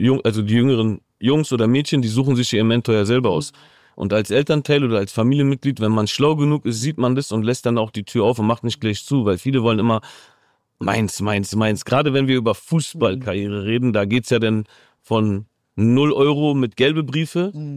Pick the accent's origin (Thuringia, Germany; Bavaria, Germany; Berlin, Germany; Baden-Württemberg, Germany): Berlin, Germany; Als Berliner sowieso.